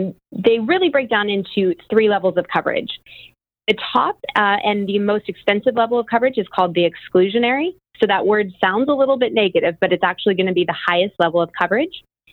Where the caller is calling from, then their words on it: San Diego, California, United States; We are in San Diego, California, sunny San Diego.